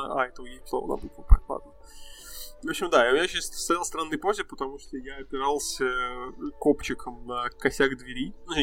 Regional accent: Astrakhan, Astrakhan Oblast, Russia; Я как коренной астраханец, сейчас вам все скажу.

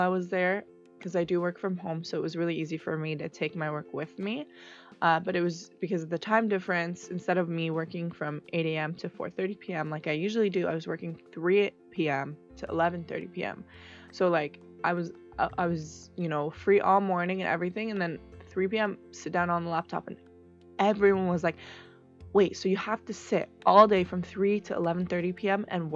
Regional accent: Canada; And so for me, as a Canadian who's going there and is spending in the dollar, Canadian and American dollar, it was really cheap for me.

